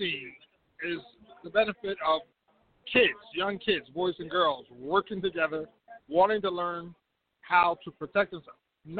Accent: Brooklyn, New York, United States; I'm originally from Brooklyn, New York.

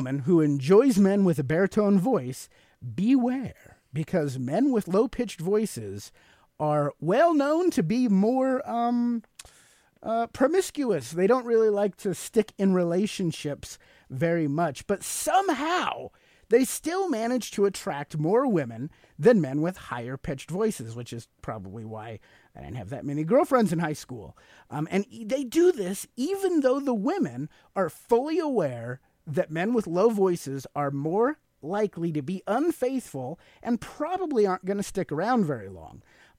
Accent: Sacramento, California, United States; also born or lived in New Mexico / Utah / Russia; now in Fort Collins, United States; I grew up out in Sacramento, California. I moved to New Mexico for a year. I lived up in Utah for 5 years, Russia for 5 years, and I've been living in Fort Collins, Colorado for about the last five.

